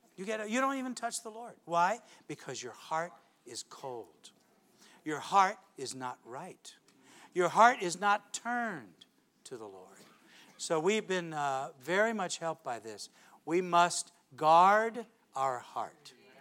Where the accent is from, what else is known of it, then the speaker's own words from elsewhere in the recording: St. Louis, Missouri, United States; I grew up in St. Louis, Missouri, and St. Louis is a big baseball town.